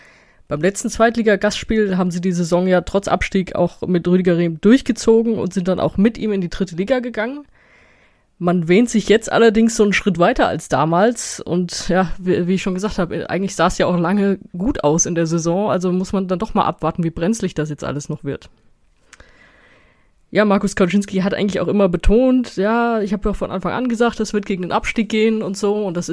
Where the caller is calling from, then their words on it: Wiesbaden, Hesse, Germany; Ja, hallo aus Wiesbaden.